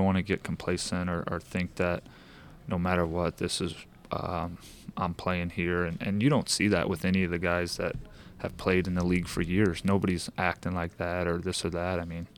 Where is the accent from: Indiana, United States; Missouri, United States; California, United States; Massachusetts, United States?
Missouri, United States; St. Louis; but a few people just knowing I'm from St. Louis have been, hey, have you seen that Sporting game?